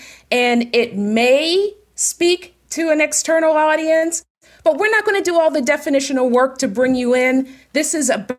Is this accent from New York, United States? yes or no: no; Pittsburgh, Pennsylvania, United States; So I get to claim horror because I am from Pittsburgh, born and raised.